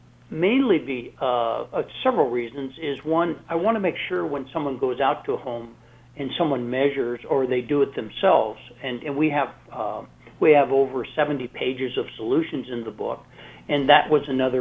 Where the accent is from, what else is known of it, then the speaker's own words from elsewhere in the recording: Las Vegas, Nevada, United States; I'm from Las Vegas. I'm headquarters in Las Vegas.